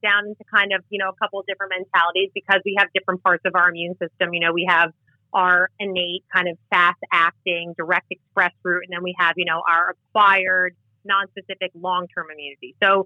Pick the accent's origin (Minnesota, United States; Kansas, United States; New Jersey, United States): New Jersey, United States; you know, I'm from New Jersey. We're known as a garden state.